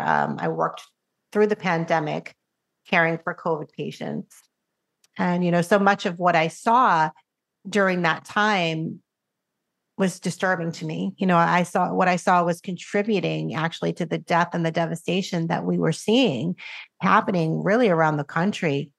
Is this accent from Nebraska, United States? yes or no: no; Boston, Massachusetts, United States; moved away as an adult; now in Tennessee, United States; So I'm a born and raised Bostonian. I grew up in Boston, Massachusetts. But, you know, I've been living in Tennessee for the past 20 years now.